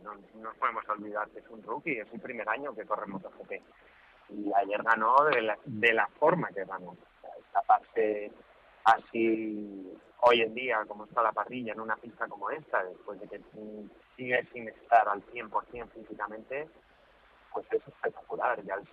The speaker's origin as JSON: {"language": "Spanish", "town": "Madrid", "region": "Community of Madrid", "country": "Spain", "said": "los dos somos de Madrid"}